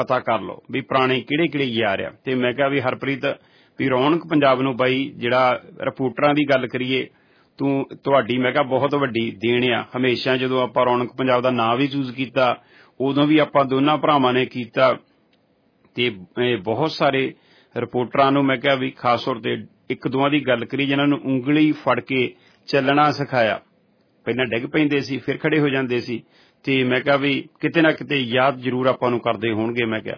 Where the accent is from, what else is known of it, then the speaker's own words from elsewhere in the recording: Kapurthala, Punjab, India; ਸ਼ੁਰੂ ਤੋਂ ਅਸੀਂ ਪੰਜਾਬ ਦੀ ਧਰਤੀ ਕਪੂਰਥਲੇ ਤੋਂ